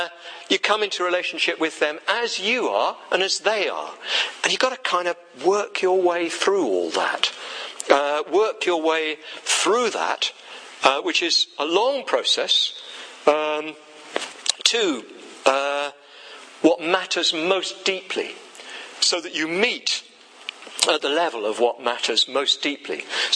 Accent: England, United Kingdom; I'm English, even though my mother's a New Zealander and my father's a Scot. And I thought I was Scottish when I was brought up until I met working class Glaswegians

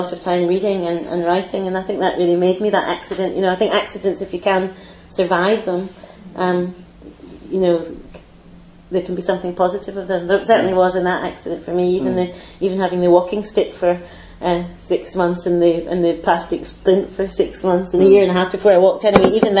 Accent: Scotland, United Kingdom; And growing up in Scotland was a great place for speech patterns, isn't it

